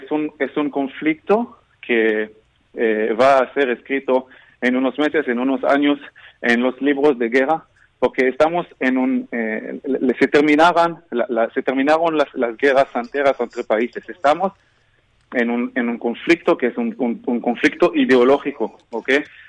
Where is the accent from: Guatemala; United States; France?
France; born there; Spanish is a second language; Yo trabajaba 3 años en Costa Rica. Yo nací en Francia, entonces tengo dos idiomas latinos.